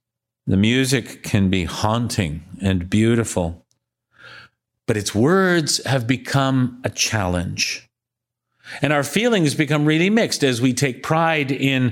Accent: Canada; as a faith community, as modern Canadian Christians who have been shaped by our own history

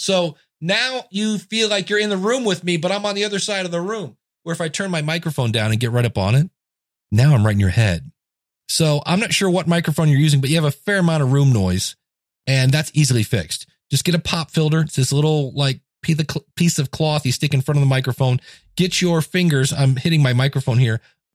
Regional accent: Akron, Ohio, United States; born there; Well, I was born in Akron, Ohio. Who cares? I was a paper boy growing up.

